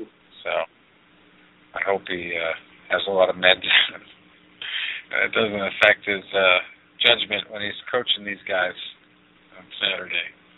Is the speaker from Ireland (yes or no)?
yes; Ireland; And even though I'm Irish, I still want the Irish police force to lose this one.